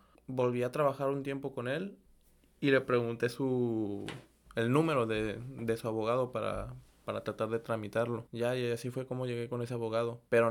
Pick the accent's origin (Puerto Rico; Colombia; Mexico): Mexico; Colima; moved away as an adult; now in Canada; yo soy de Colima. Tengo 25 años.